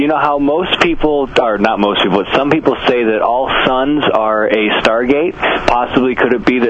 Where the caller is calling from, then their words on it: Las Vegas, Nevada, United States; Sorry, … … from Las Vegas again.